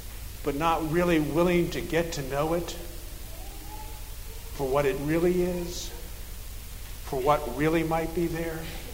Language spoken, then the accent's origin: English; Washington, District of Columbia, United States; four of us were born and raised in Washington, D.C.